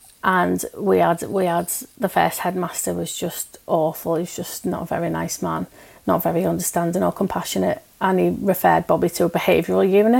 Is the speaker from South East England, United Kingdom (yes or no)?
no; Wirral, North West England, United Kingdom; now in Hull, United Kingdom; obviously because I'm from the Wirral, but I live in Hull.